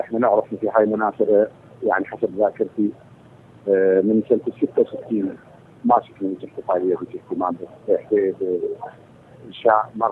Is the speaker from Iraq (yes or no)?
yes; Iraq; ناس كعراقيين حابين ان نحتفل وان نفرح ومن حقنا الفرح